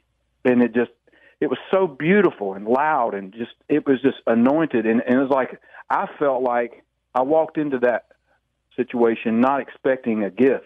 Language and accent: English; Kings Mountain, North Carolina, United States; I was born in Kings Mountain, North Carolina. Of course, I grew up in all the counties in the area.